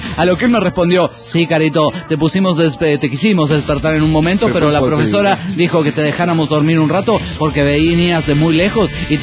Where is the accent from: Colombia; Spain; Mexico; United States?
Mexico; Guadalajara, Jalisco; de Guadalajara, Jalisco, México.